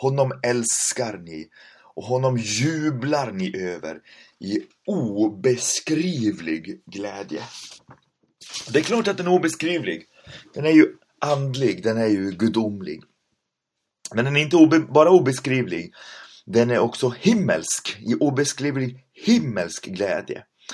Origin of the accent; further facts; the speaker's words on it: Sweden; Det här kan ju låta lite märkligt, för vi är ju svenskar och lite till tillbakadragna.